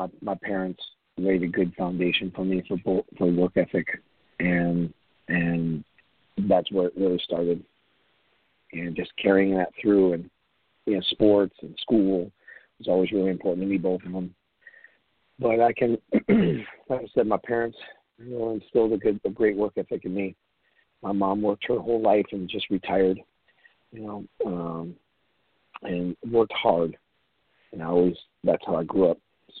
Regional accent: Wisconsin, United States; I'm from Wisconsin, so hey, bowling, beer, bowling alleys, that was kind of normal.

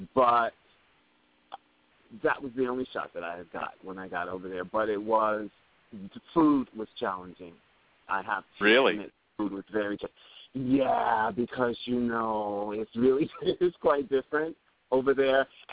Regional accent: United States; because I'm an American, you know, I'm an American and I'm singing.

